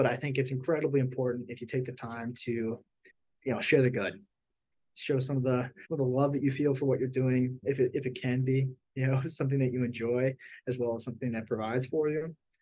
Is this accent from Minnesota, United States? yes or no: yes; Minnesota, United States; now in New York, United States; I've been working since I was 14 legally in Minnesota. I'm from Minnesota. The working age is pretty young there. And coming to New York, I had a lot of respect.